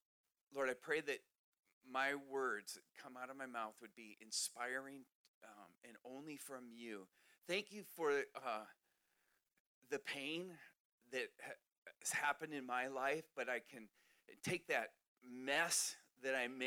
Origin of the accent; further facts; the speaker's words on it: Minnesota, United States; moved away as an adult; also born or lived in San Diego; now in Montana, United States; I just want to share just quickly a little bit about how I got to Montana. I grew up in Minnesota. Go Vikings.